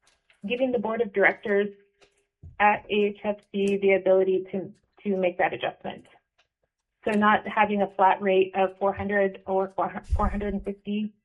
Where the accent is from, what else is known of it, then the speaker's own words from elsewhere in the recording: Nome, Alaska, United States; I was born and raised here in Nome, and I appreciate the opportunity to speak for you today in support of the bill.